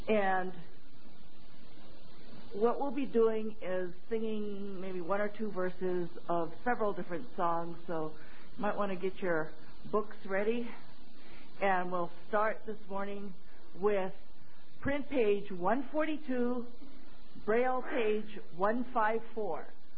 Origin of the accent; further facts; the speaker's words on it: Honolulu, Hawaii, United States; I'm from Honolulu, Hawaii.